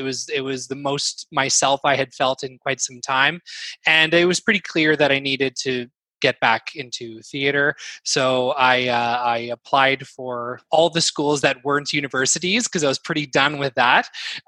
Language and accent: English; Ottawa, Ontario, Canada; I grew up in Ottawa, so I went to Canterbury High School for the performing arts.